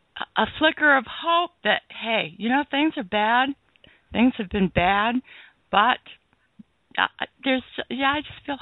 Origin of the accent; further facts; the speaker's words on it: United States; Well, I am American, yes.